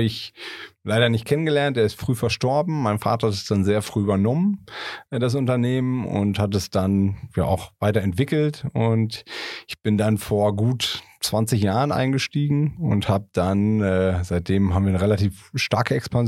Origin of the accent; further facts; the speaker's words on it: Neheim, North Rhine-Westphalia, Germany; Ich selbst komme auch aus Neheim, also aus dem Sauerland. Nicht ganz so weit weg von hier.